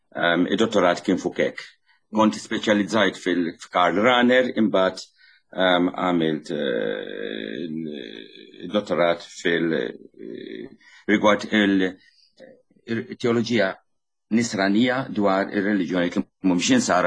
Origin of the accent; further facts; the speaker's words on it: Gozo, Malta; Ġifieri diġà hemm is-sakrifiċċju li rrid nitlaq minn pajjiżi. Issa biex nitlaq minn pajjiżi u niġi Malta, it makes no sense minn pajjiżi fis-sens minn Għawdex.